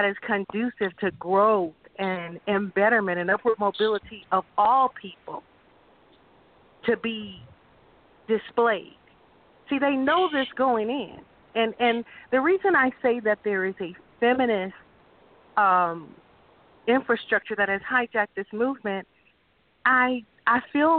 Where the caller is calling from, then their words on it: North Carolina, United States; I'm calling from North Carolina.